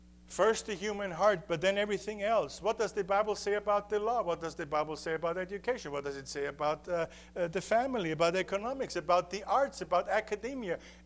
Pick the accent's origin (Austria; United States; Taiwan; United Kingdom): Austria; See, I was one of them. I grew up in Austria. I'd never heard the gospel until I was 16 or 17 through American missionaries, so I owe this country.